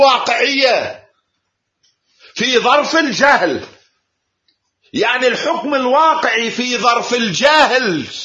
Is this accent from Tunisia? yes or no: no; Iraq; لا أنا كعراقي ولا أنت كنائيني تقول بهذا الكلام.